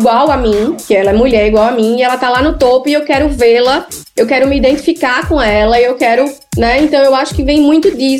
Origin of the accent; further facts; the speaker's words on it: Northeast Region, Brazil; E aí é difícil pra mim como nordestina também